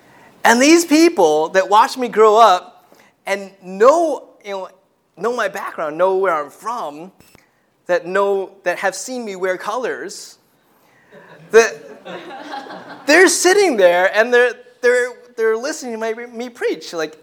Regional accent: Long Island, New York, United States; Now, I grew up in Long Island, and I haven't regularly attended there since high school.

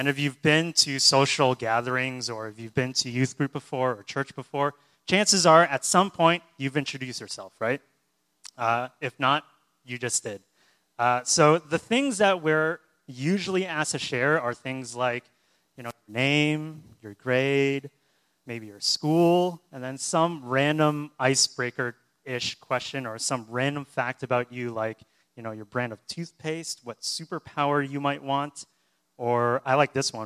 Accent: Boston, Massachusetts, United States; So I'm from Boston, and there's a lot more non-interesting stuff that I guess I also included

